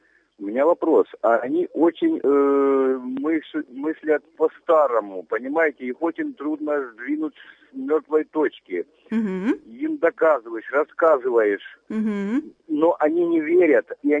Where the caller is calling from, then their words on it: Kharkiv Oblast, Ukraine; конкретнее сельская местность.